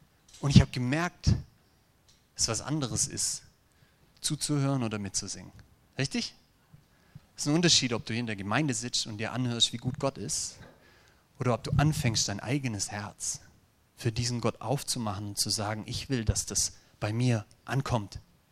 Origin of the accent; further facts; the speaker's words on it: Germany; dass es mir als Deutscher schwerfällt, um 8 Uhr so fröhlich zu sein?